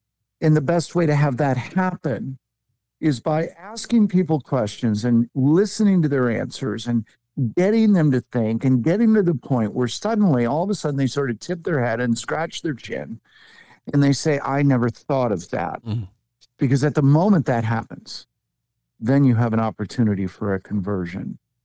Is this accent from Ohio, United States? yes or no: no; Michigan, United States; there used to be those bracelets that came out of my home state of Michigan.